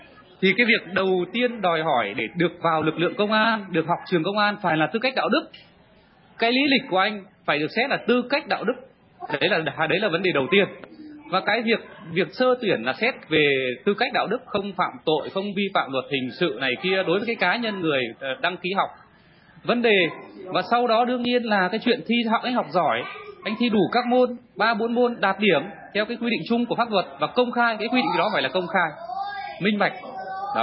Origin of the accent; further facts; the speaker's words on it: Northern Vietnam, Vietnam; Cái trường hợp mà xét lý lịch ý, đối với những người dân miền Bắc chúng tôi từ thời bao cấp ý